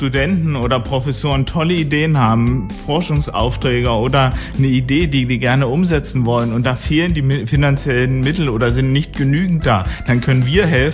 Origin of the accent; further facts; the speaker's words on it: Potsdam, Brandenburg, Germany; Potsdam ist meine Heimatstadt. Ich bin dort groß geworden. Ich habe an der Uni Potsdam studiert